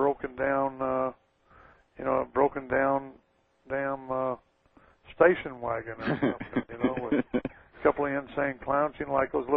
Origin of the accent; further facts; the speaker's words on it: Texas, United States; I tend to exaggerate. Well, damn, I'm from Texas.